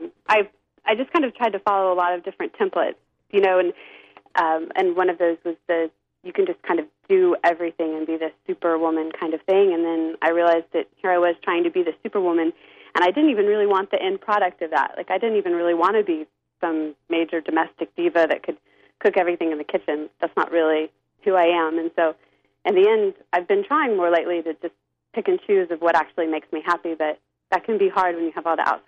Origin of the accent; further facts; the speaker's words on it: the South, United States; growing up in the South, you know, everything's always very neat and prim and proper